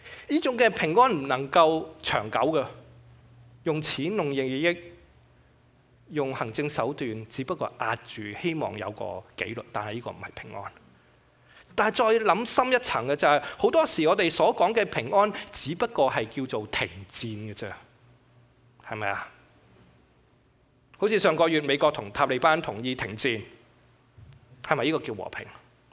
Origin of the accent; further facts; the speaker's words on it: China; 有啲人我哋中國人就講啦